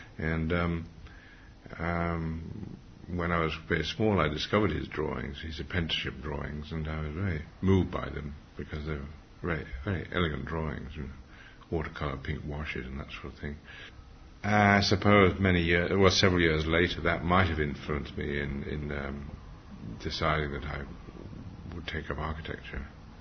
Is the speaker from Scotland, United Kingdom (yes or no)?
no; Liverpool, North West England, United Kingdom; And I grew up in Liverpool because that was his home port.